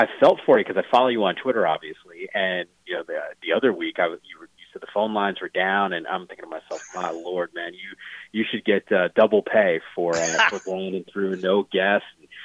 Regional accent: New York, United States; I grew up just outside of New York City

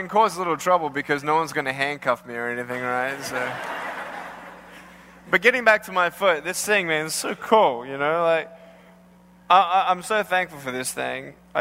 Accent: Australia; now in California, United States; And I'm from Australia. I have moved to California 4 years ago

